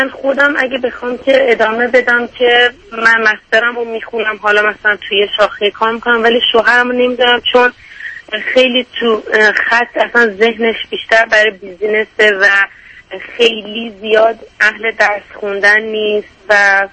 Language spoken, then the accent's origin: Persian; Iran; moved away as an adult; ما الان 5 ماهه که از ایران اومدیم.